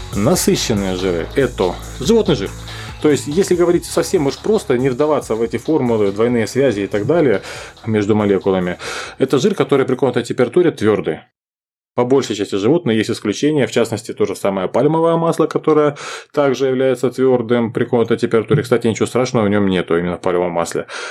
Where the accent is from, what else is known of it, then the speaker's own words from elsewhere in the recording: Ukraine; Я как ширый украинец не могу об этом не вспомнить.